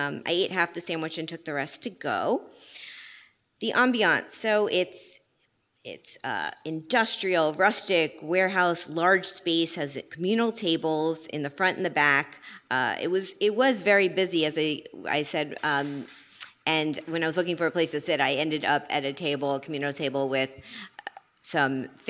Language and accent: English; Miami, Florida, United States; So down for Thanksgiving, I was down in Miami, which is my hometown